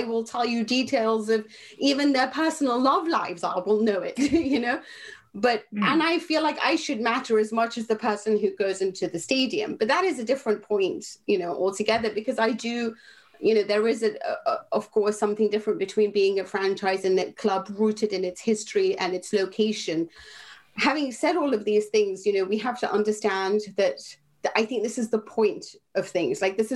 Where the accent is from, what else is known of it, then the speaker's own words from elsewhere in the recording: London, United Kingdom; I grew up in London